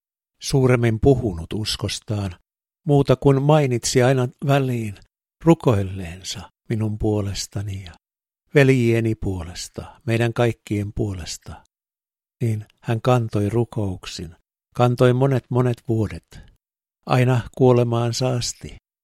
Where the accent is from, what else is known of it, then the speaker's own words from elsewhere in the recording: Turku, Southwest Finland, Finland; Ja myöhemmin sain sitten kotiseudullani Turussa